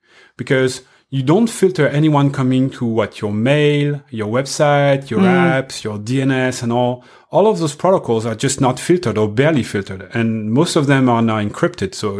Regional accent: France; accent: French; English is a second language; I'm really happy to be there with you and discussing, and with my strong French accent, I hope everyone will understand.

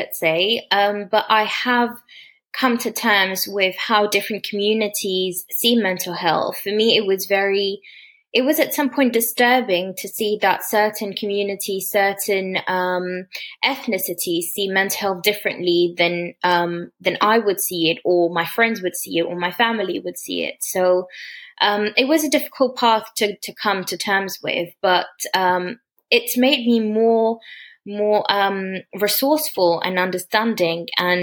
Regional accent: Mauritius; So I grew up in Mauritius, and Mauritius is quite like a diverse cultural country.

